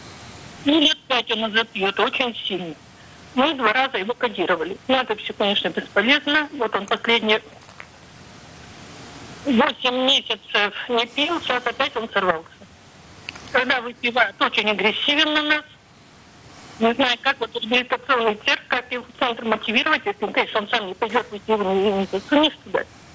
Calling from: Kostroma, Kostroma Oblast, Russia; я живу из Костромы.

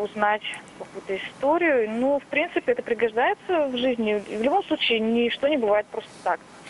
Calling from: Yekaterinburg, Sverdlovsk Oblast, Russia; я из Екатеринбурга.

